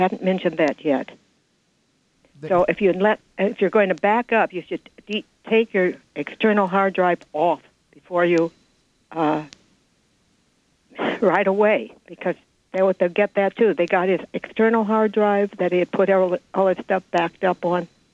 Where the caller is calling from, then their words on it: New Jersey, United States; I'm calling you from New Jersey.